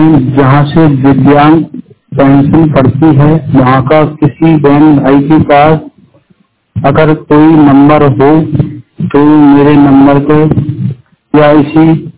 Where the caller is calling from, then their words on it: Pilibhit, Uttar Pradesh, India; मेरा जिला … पीलीभीत उत्तर प्रदेश से बात कर रहा हूँ।